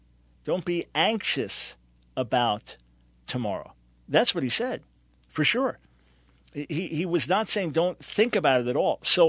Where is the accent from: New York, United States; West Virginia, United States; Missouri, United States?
New York, United States; Here I'm a New Yorker, living there.